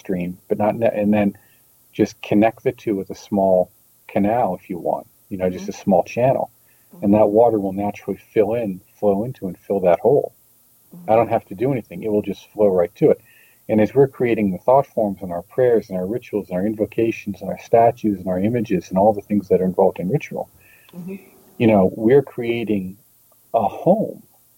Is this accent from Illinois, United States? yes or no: no; Pennsylvania, United States; I grew up around Pennsylvania German style Barocca, which was medieval magic.